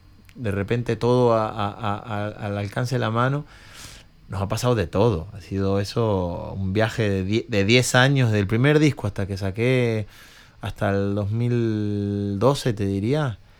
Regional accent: Argentina; Siendo de donde vengo, de una ciudad pequeña de Argentina, sin ningún tipo de medio, sin papeles

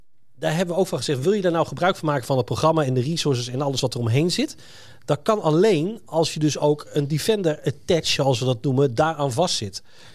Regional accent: Netherlands; Wij zijn Hollanders

